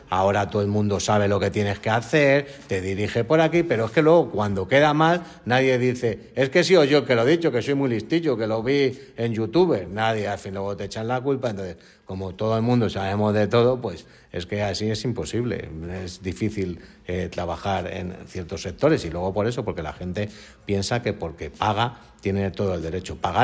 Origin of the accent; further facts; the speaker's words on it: Spain; en España, para unas cosas somos los españoles